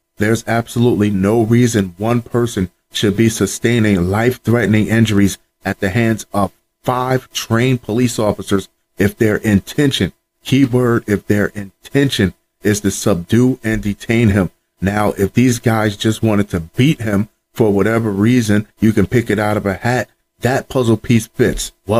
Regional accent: New Brunswick, New Jersey, United States; Next up, this is actually the first story I've done from my hometown, and it's a doozy. New Jersey woman pushing 30 fakes way into high school for almost a week before officials noticed. Oh, New Brunswick High School, go Zebras.

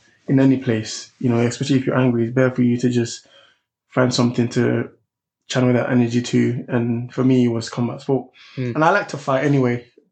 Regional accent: Woolwich, London, United Kingdom; now in Kent, United Kingdom; I'm from Woolwich, by the way, originally. Yeah. Nigerian, grew up in Woolwich, South East London, Greenwich area. And I only moved down to Kent this year. So I'm originally from Woolwich

